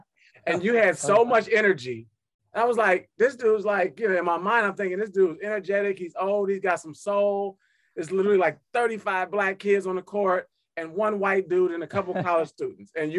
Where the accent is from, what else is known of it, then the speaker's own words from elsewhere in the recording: Chicago, Illinois, United States; You're from Ohio and I'm from Chicago.